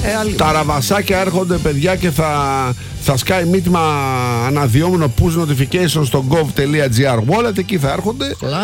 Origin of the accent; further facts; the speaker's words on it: Greece; Γενικά μας αρέσει σαν Έλληνες, εντάξει, το έχουμε μέσα στο βασικό εξοπλισμό είναι.